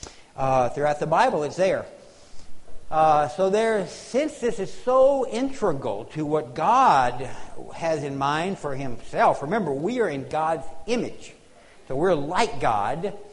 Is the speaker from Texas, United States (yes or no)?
no; Oklahoma City, Oklahoma, United States; I am from Oklahoma City, Oklahoma, where I'm in the church life there